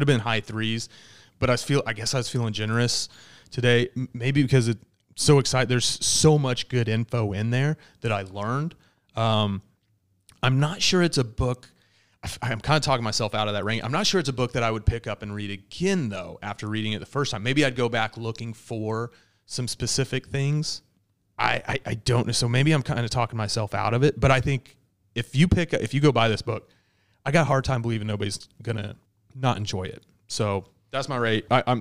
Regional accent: Midwest, United States; I'm from the Plains Midwest, the middle part of the United States. It's not, I'm not from the coast.

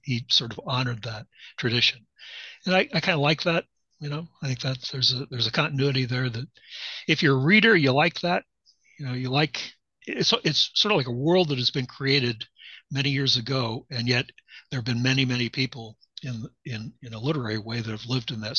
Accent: Midwest, United States; because I grew up in the Midwest, so everything is flat

